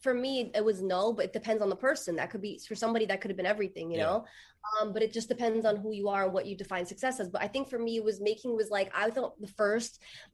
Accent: New York, United States; Obviously, I'm not a country singer. I'm from New York.

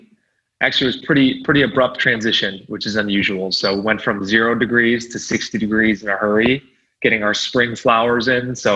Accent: Chicago, Illinois, United States; and I grew up in Chicago.

